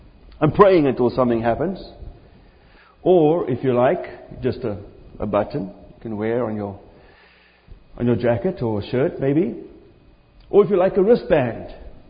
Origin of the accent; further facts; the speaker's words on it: South Africa; When I was a young boy growing up in South Africa in the 1970s